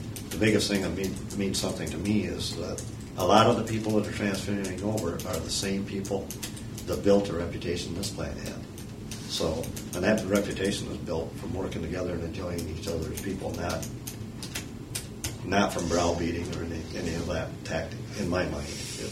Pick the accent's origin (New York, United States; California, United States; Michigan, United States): Michigan, United States; Lansing; Initially, growing up in Lansing, to me, I know